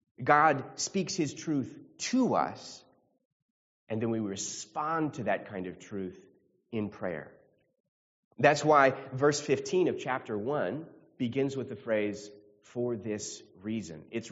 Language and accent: English; United States; Maybe just because we're American and we're so individualistic.